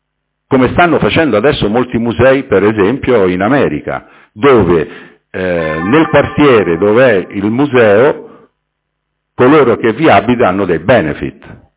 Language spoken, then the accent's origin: Italian; Rome, Lazio, Italy; io lo dico da romano, ma la conosco ormai da qualche anno